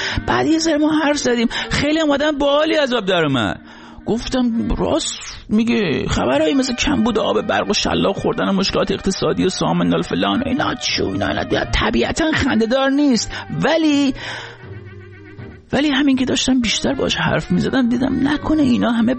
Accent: Rasht, Gilan, Iran; من خودم چون رشتی هستم اوکیه

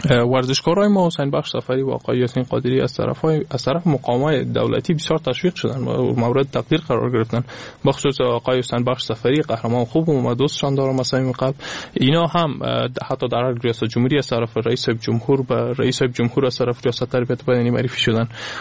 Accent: Afghanistan; ما از افغانستان هستم، از مردم افغانستان هستم.

